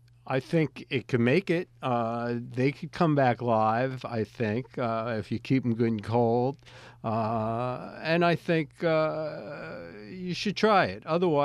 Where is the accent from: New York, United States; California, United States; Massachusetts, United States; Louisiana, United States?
New York, United States; New York City; Well, I am from New York City, but I would go with New England.